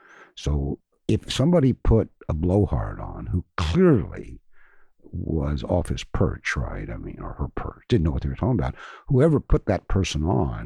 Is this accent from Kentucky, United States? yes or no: yes; Kentucky, United States; also born or lived in Indiana; When I came from Kentucky and Indiana, I went to Indiana University. And I grew up, as I said, in Kentucky, which was about 130 miles away across the Ohio River.